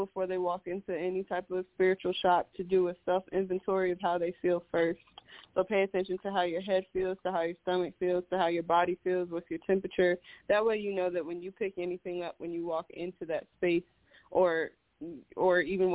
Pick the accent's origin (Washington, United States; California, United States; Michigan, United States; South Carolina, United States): South Carolina, United States; I was raised Southern Baptist. I'm from South Carolina, so I grew up in the church.